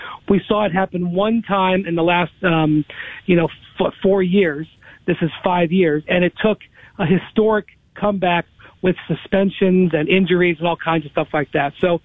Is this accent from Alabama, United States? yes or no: no; Akron, Ohio, United States; All right, so I'm from the Midwest. I'm from Akron, Ohio.